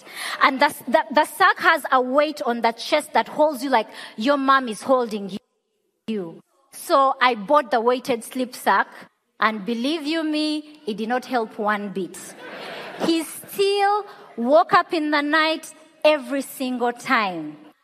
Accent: Uganda; And I come from Uganda

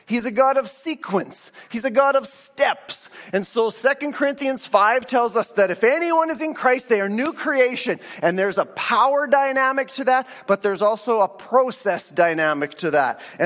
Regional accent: Canada; he grew up in Nigeria, and I grew up in Canada. But we both grew up going to church a lot.

